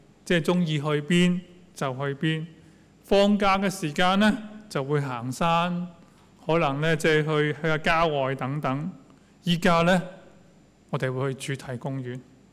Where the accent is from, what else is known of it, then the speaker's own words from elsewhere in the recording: China; 我们中国人有个说话怎样，一次不忠百次不勇。